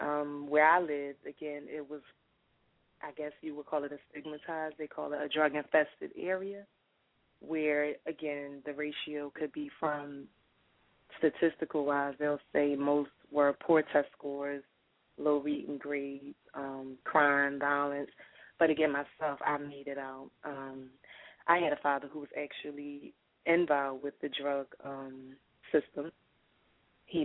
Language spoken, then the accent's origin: English; Savannah, Georgia, United States; also born or lived in Cheyenne / Philadelphia; I was born in the Midwest in the region of Cheyenne, Wyoming. I believe as a toddler when I moved to Savannah, Georgia, where my parents and siblings were born